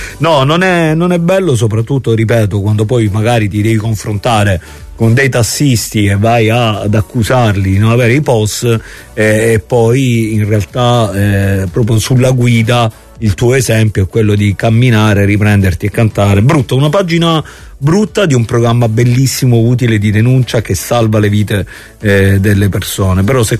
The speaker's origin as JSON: {"language": "Italian", "town": "Reggio Calabria", "region": "Calabria", "country": "Italy", "lives_now": "Milan, Italy", "said": "io sono di Reggio Calabria, vivo in Milano, in questo momento sto lavorando qui a Napoli"}